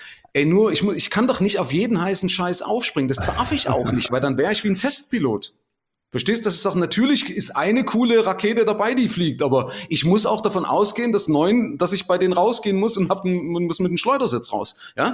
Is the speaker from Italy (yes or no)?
no; Germany; als Deutscher